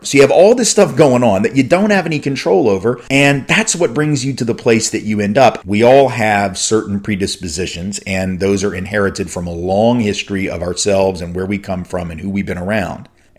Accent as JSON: {"language": "English", "town": "Nashville", "region": "Tennessee", "country": "United States", "tie": "born or raised there", "said": "childhood education program at a historically black college on the other side of town from where I grew up in Nashville."}